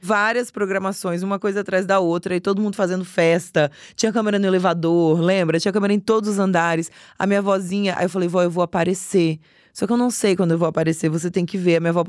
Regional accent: Espírito Santo, Brazil; eu sou do Espírito Santo.

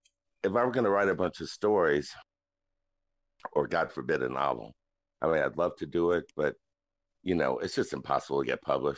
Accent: New Orleans, Louisiana, United States; I'm from New Orleans, and they have those everywhere.

